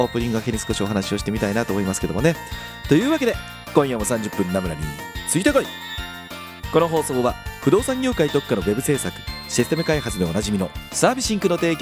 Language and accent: Japanese; Kobe, Hyogo, Japan; 阪神大震災もね、もろに地元神戸にいた時にこう食らってますので